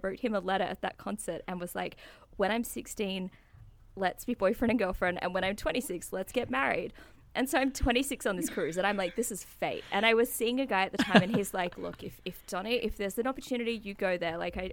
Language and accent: English; Australia; And I'm from Australia.